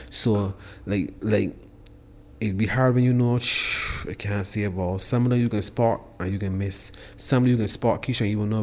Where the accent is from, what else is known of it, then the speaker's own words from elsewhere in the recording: Barbados; which you will see with me growing up in Barbados all the time.